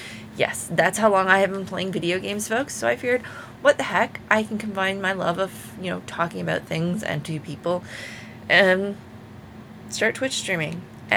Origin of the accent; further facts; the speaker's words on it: Canada; from Canada when I announce myself over there as well.